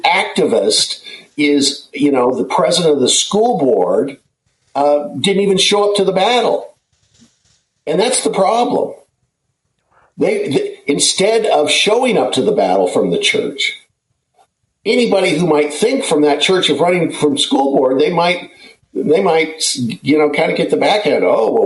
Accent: Seattle, Washington, United States; moved away as an adult; I'm originally from Seattle, as you know, and I drove to Washington, D.C. to be part of the Reagan Revolution.

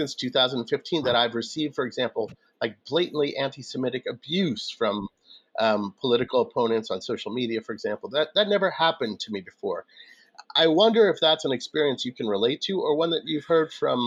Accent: New York, United States; I grew up in New York. I've always thought about myself as like just a straight white dude. And I'm pushing 50.

